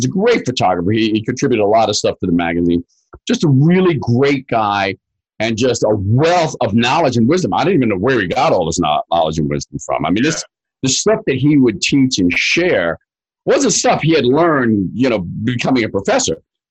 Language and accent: English; Massapequa Park, New York, United States; I'm Massapequa Park. Yeah, I went to Burner High School.